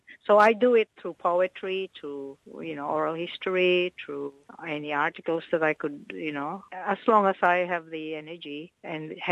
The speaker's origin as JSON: {"language": "English", "country": "Philippines", "said": "And recognition certainly is a big thing for us psychologically and as Filipino people living here collectively."}